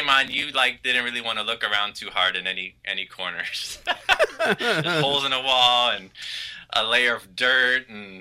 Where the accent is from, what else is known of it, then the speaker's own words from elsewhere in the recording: Chicago, Illinois, United States; I grew up on North Avenue in Pulaski, you know, cruising Fullerton, you know, all that.